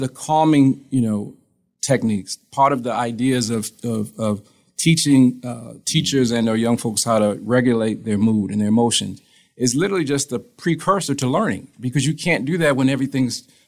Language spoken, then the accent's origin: English; Toledo, Ohio, United States; So I'm from Toledo, Ohio.